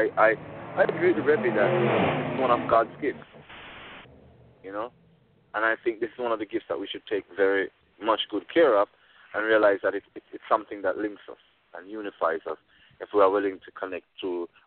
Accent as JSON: {"language": "English", "country": "Jamaica", "tie": "born or raised there", "said": "growing up in Jamaica"}